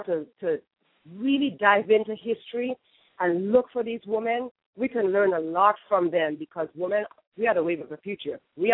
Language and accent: English; Trinidad & Tobago; In my home country, Kamala Prasad Bisesa is the first time a woman has been elected to that office in my country.